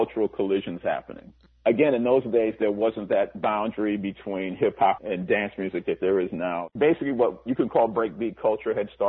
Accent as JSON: {"language": "English", "town": "Brooklyn", "region": "New York", "country": "United States", "tie": "born or raised there", "said": "I was a kid from Brooklyn. As a kid, I went to church every Sunday, blah, blah, blah."}